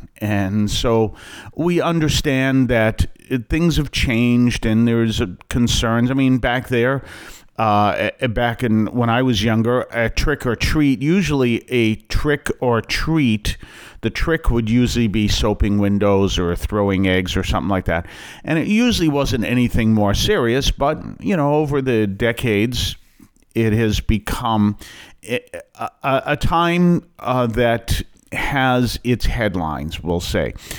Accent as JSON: {"language": "English", "region": "New England", "country": "United States", "tie": "born or raised there", "said": "Only because I grew up here. I grew up here in New England."}